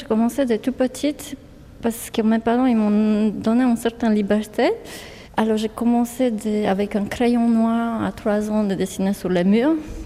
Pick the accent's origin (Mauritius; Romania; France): Romania; Justement, le fait que je viens de Roumanie, là, on n'avait pas la possibilité de trouver des matériaux.